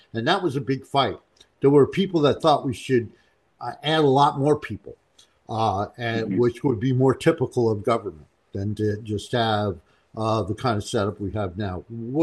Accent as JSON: {"language": "English", "region": "New Jersey", "country": "United States", "lives_now": "Washington, United States", "said": "because I come from New Jersey."}